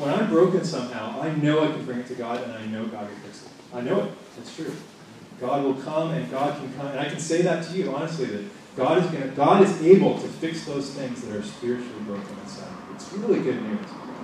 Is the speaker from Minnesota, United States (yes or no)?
no; Modesto, California, United States; I grew up in Modesto, so there aren't beautiful places to walk around like Berkeley.